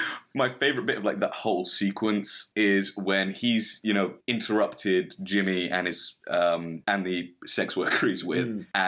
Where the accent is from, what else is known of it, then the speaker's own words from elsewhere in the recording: Ireland; I'm Irish, being racist is part of my culture.